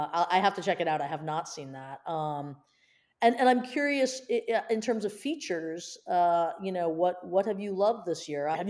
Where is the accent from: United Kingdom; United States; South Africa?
United Kingdom; England; as an Englishman, you kind of have to watch